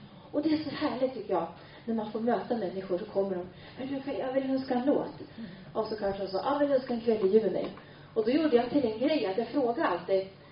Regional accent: Norrland, Sweden; Nu hörde ni att jag kom från Norrland, va?

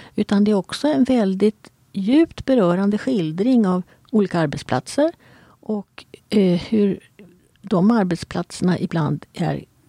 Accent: Sweden; Och för oss som är svenskar och som förstår hur det är att simma i iskallt vatten i storm.

